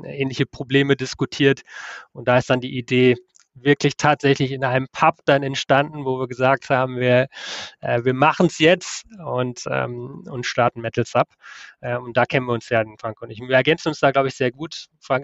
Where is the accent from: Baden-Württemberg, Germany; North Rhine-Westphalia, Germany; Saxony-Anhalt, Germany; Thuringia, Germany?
North Rhine-Westphalia, Germany; ich komme auch aus NRW, aus Münsterland